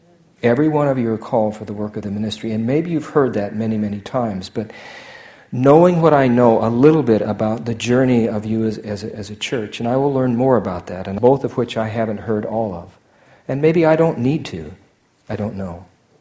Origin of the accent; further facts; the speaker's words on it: Idaho, United States; I was born in Idaho, grew up in Idaho. My parents were born in Idaho and grew up in Idaho.